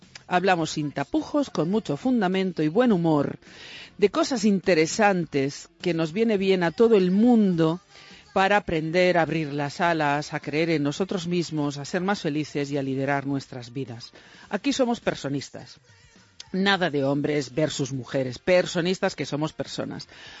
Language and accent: Spanish; Valencian Community, Spain; Yo soy valenciana, nacida en el Mediterráneo como … porque yo nací en el Mediterráneo.